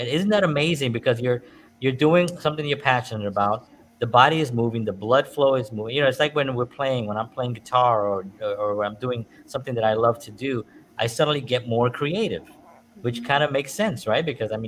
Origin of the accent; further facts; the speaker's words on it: New York, United States; I mean, I grew up in New York, so I did a lot of running, but that was more intense.